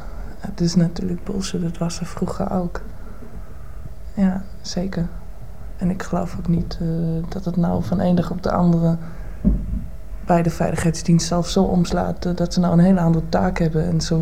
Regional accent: East Germany, Germany; now in Netherlands; nou ja, het land waar ik vandaan kom bestaat niet meer. Het zal weer min of meer opgekocht worden door West-Duitsland.

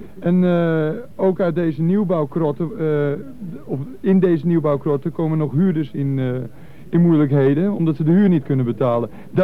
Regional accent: Amsterdam, North Holland, Netherlands; Nou, wat ik als Amsterdammer zie als ik door Amsterdam loop

